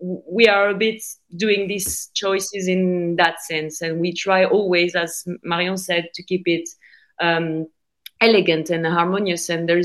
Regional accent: Hauts-de-France, France; English is a second language; the region is Picardy, so it's between North and Paris. So when I say to the Italian people that I'm from North of France

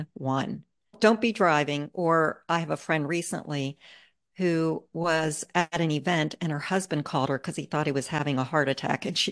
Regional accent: Pittsburgh, Pennsylvania, United States; I'm originally from Pittsburgh.

